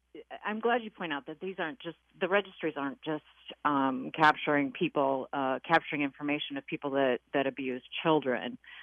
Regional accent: Iowa, United States; Yeah, so I was born and raised in Iowa, and rode the school bus every day.

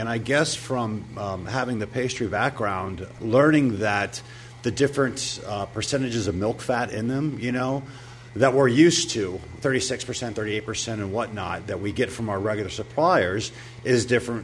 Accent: Ohio, United States; I was raised up in Midwest, you know, in Ohio. And on my father's side of the family, they had cows and they had a small dairy there.

